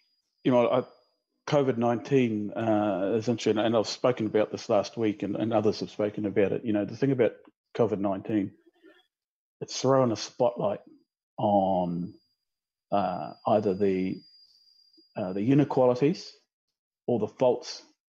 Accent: Kelston, Auckland, New Zealand; when I was 12, I was supposed to go to Kelston Boys High School. We grew up in Kelston.

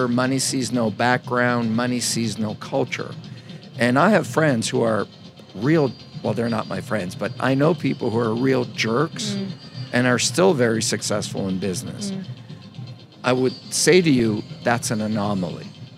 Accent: Canada; now in United States; I'm not American. Mm. I'm Canadian. I'm Croatian. I live in America. I live in London. I live in Australia.

